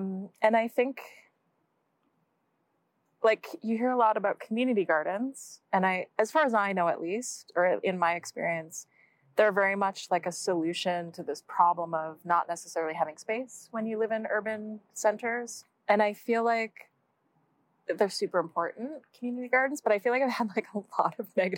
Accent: Edmonton, Alberta, Canada; And I grew up here in Edmonton. I'd been away for quite a long time, like a couple decades. But I've been back now, I think like 5 or 6 years, maybe 5.

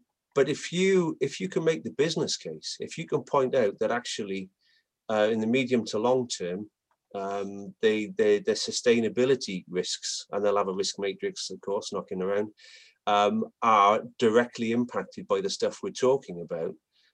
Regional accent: Wales, United Kingdom; And as a Welshman, this kind of resonates with me.

